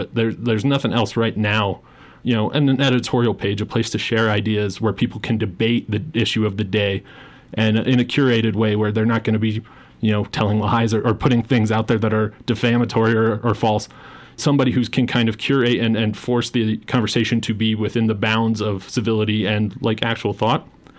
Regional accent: Denver, Colorado, United States; I'm from Denver. I grew up reading the Rocky Mountain News before it went under.

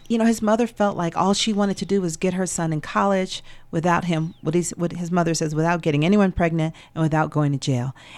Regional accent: Atlanta, Georgia, United States; now in Brooklyn, United States; Well, I'm born and raised in Atlanta. I graduated from Spelman College like Celestial did. Atlanta is my natural habitat. I am at home only when I am there. And I live in New York now. I live in Brooklyn.

